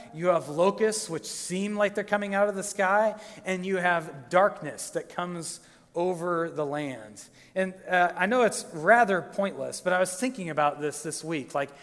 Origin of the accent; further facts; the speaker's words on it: Minnesota, United States; But I grew up in Minnesota, and I remember camping out in the wilderness by a lake in Minnesota